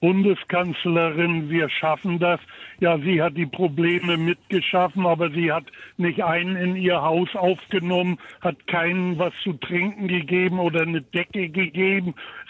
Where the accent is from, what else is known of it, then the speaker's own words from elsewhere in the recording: Parchim, Mecklenburg-Vorpommern, Germany; Und wenn ich durch meine Heimatstadt Parchim laufe